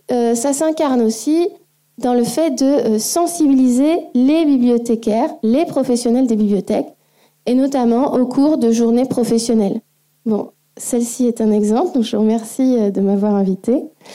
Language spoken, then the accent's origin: French; France; évidemment, je suis française